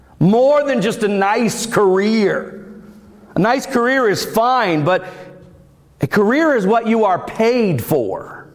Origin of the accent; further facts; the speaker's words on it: Florida, United States; But when I was growing up in Florida, I did a whole lot of it.